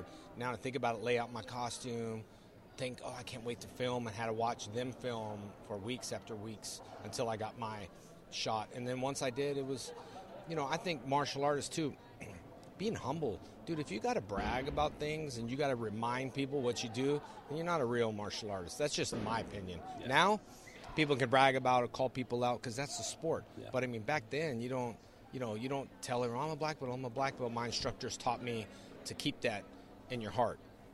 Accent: California, United States; Well, I grew up in California.

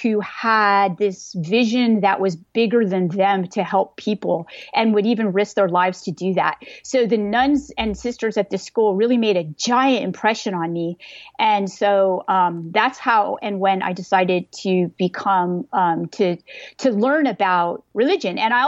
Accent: California, United States; I lived in California. I grew up in California.

